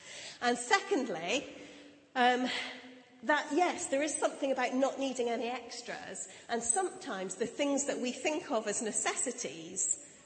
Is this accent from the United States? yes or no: no; United Kingdom; So I'm British